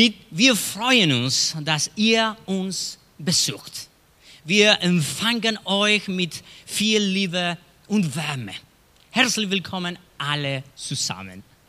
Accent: Chile; German is a second language; moved away as an adult; now in Villingen-Schwenningen, Germany; ich komme aus Chile. Und lebe zusammen mit meiner Familie seit dem Jahr 2024 hier in Deutschland, in Villingen-Schwenningen. Ich lerne noch die Sprache. Deshalb ist mein Akzent manchmal ein bisschen komisch.

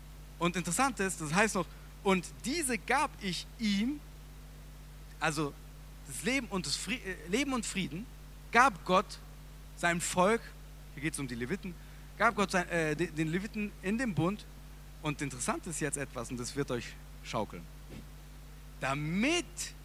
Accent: Trossingen, Baden-Württemberg, Germany; Allein in Trossingen, das kann man nicht mal zählen, wo ich aufgewachsen bin, da gibt es so viele Kirchen.

